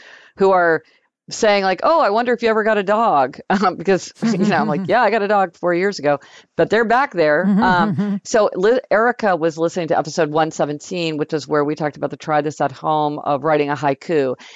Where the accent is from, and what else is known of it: Kansas City, Missouri, United States; born or raised there